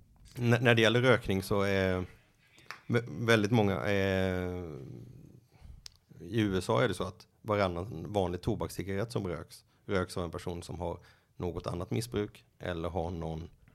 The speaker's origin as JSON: {"language": "Swedish", "region": "Småland", "country": "Sweden", "said": "Det är en del av min identitet som svensk och som fattig bonddräng från Småland."}